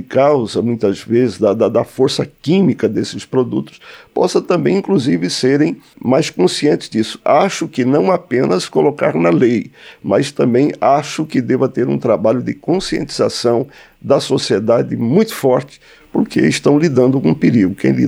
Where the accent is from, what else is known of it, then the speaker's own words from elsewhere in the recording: Palmas, Tocantins, Brazil; Hoje, eu sou de Palmas